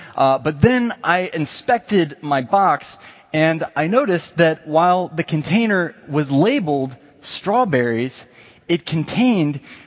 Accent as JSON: {"language": "English", "town": "Cary", "region": "North Carolina", "country": "United States", "tie": "born or raised there", "also_born_or_lived": "New York", "said": "But North Carolina is actually my hometown. While we were living in New York for the last 5 years before moving to New York, I actually grew up just down the road in Cary."}